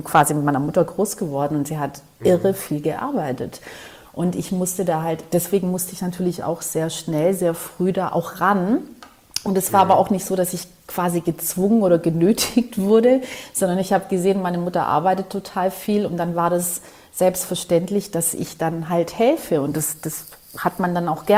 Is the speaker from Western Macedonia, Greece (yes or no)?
yes; Western Macedonia, Greece; kleines Bergdörfchen, also im Norden von Griechenland, bei Gosani.